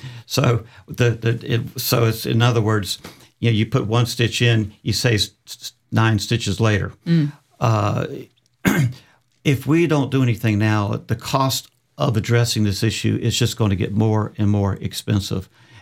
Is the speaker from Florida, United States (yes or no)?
yes; Jacksonville, Florida, United States; No, this is all about Jacksonville to me. I feel like I'm protecting my hometown, the hometown that I love, my family's loved, and my family before me has loved.